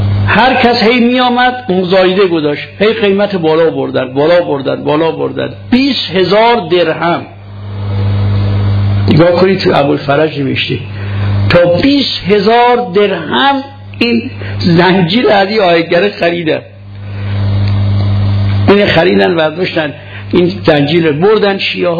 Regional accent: Qazvin, Iran; برای قزوین خودمون، برای قزوین شهر خودمون آمد

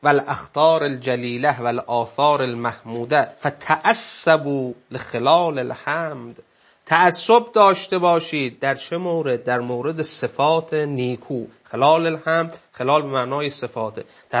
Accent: Iran; چون ما ایرانی هستیم

